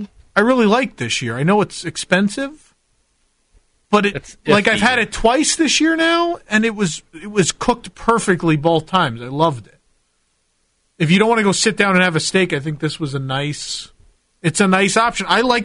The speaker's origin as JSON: {"language": "English", "country": "Ireland", "said": "I want to hate Ireland as an Irish person who hates Irish food."}